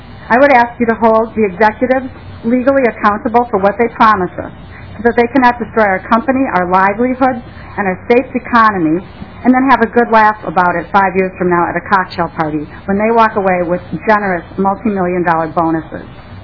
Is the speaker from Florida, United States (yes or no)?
no; Minnesota, United States; and the citizens of my home state, Minnesota, and the traveling public at large.